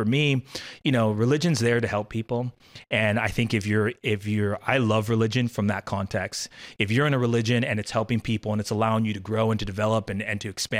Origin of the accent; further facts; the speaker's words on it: La Costa, California, United States; And I grew up in Southern California, La Costa, right? Encinitas.